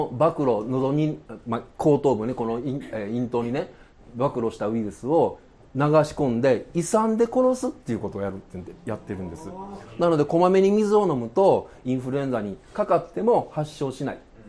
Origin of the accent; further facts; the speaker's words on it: Kansai, Japan; 僕関西人やから、早口ですしね